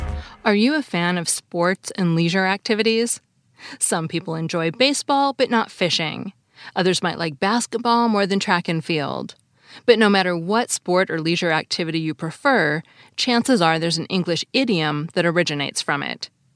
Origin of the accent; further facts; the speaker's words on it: Seattle, Washington, United States; also born or lived in West; My parents are from the Midwest, and I grew up in Seattle, and I've lived in the West my whole life